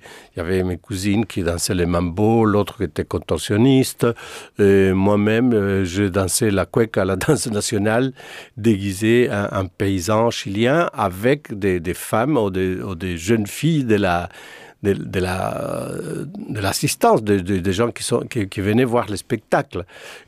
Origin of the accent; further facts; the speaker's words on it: France; born there; Donc, on peut dire que je suis né en France.